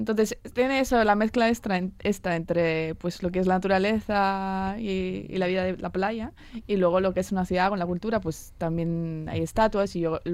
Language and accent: Spanish; Italy; Spanish is a second language; somos casi todos italianos.